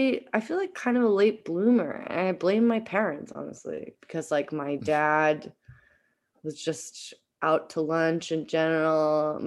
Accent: Eugene, Oregon, United States; And a lot of it was rooted in Pacific Northwest indie rock, because I grew up in Eugene, Oregon.

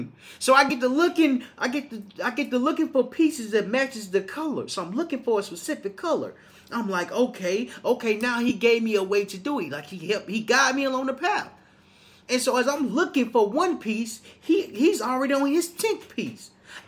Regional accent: Little Rock, Arkansas, United States; So I'm from Little Rock, Arkansas. I ain't never really been hiking like that.

